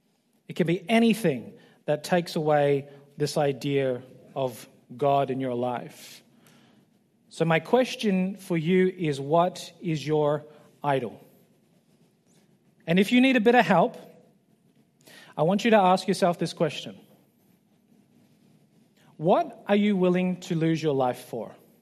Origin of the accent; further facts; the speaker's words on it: New Zealand; I'm from New Zealand. Sport is basically a religion.